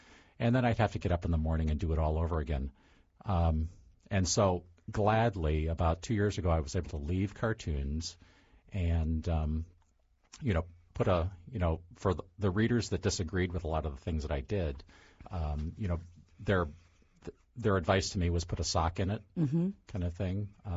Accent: Michigan, United States; also born or lived in Virginia; I was born in Virginia and moved after I was born. About 2 years into it, we moved back to Michigan.

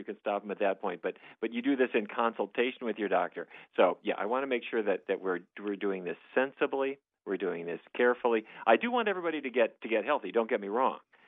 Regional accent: Fargo, North Dakota, United States; I grew up in Fargo, North Dakota. I suppose people have seen the movie, and that might be their image of it.

